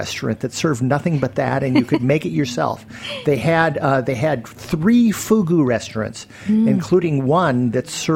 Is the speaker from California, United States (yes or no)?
no; Wisconsin, United States; moved away as an adult; also born or lived in New York; I mean, I moved to New York from Wisconsin in 1977.